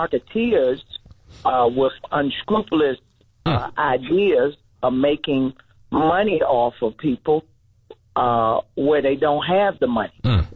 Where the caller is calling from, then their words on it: Atlanta, Georgia, United States; I'm calling you from Atlanta, Georgia.